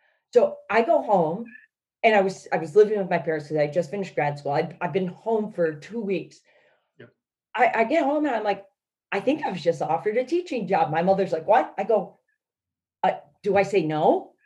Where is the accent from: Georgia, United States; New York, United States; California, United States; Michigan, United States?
New York, United States; Buffalo; I'm a homebody. I'm from Buffalo, New York. And the furthest away I had ever been was Greensboro, North Carolina.